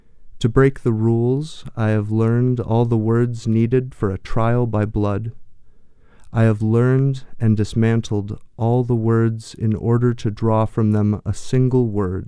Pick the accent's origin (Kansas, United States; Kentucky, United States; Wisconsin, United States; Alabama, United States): Wisconsin, United States; Milton; My hometown of Milton, Wisconsin, about 40 minutes south of here or so, had a local organization that would put on a children's play every year, the Milton Optimists Club.